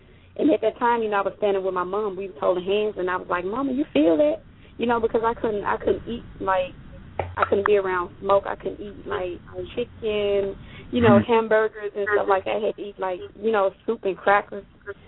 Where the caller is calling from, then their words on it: Mississippi, United States; I'm calling from Mississippi.